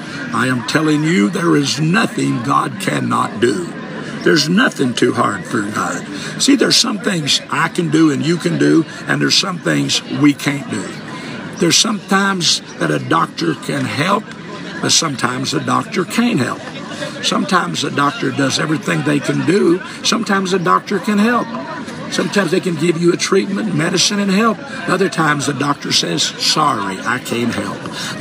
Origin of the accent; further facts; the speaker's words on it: Arkansas, United States; I'm just from Arkansas, and I struggled in school, had to have a private tutor.